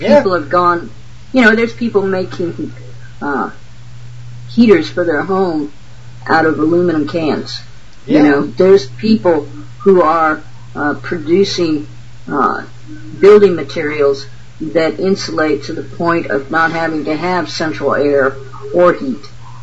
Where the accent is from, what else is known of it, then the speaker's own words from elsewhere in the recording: the South, United States; born there; Yeah, I was born in the South.